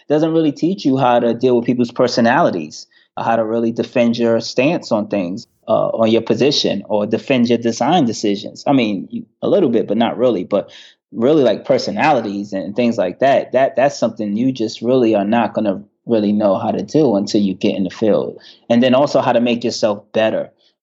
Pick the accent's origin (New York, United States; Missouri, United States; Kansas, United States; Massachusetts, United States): New York, United States; I just know growing up in New York